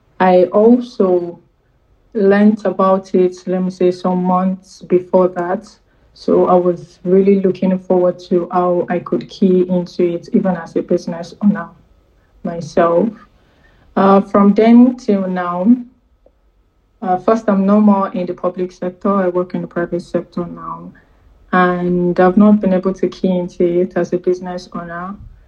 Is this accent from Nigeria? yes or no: yes; Nigeria; I'm a Nigerian.